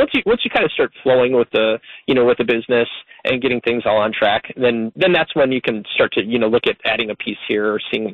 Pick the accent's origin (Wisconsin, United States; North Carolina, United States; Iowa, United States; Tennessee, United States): Wisconsin, United States; Madison; I came from Madison, so I really didn't know much about Milwaukee at all